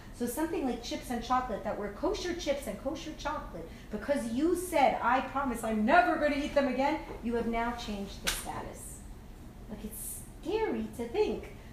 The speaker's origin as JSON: {"language": "English", "town": "Toronto", "region": "Ontario", "country": "Canada", "tie": "born or raised there", "said": "so I grew up on College in Ossington. On College in Ossington, downtown is called Little Italy."}